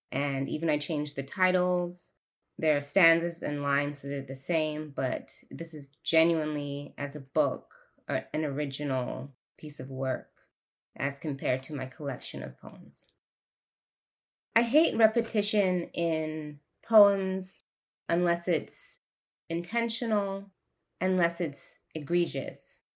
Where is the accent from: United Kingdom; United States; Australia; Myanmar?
United Kingdom; England; I grew up in England, so sometimes I want to use the British spelling of certain words